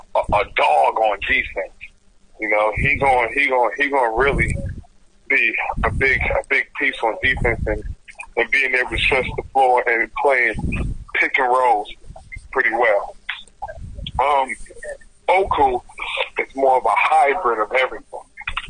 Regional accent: United States; And I'm also an American coach, so I teach and coach like an American

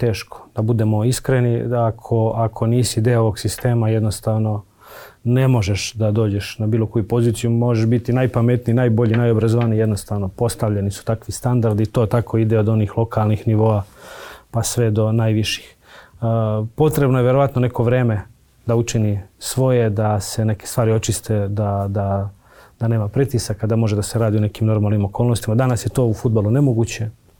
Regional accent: Čačak, Šumadija and Western Serbia, Serbia; born there; now in Belgrade, Serbia; Ja dolazim iz jedne sredine koja je potpuno drugačije od Beograda, ja sam rođen u Čačku. Mi se tamo svi znamo

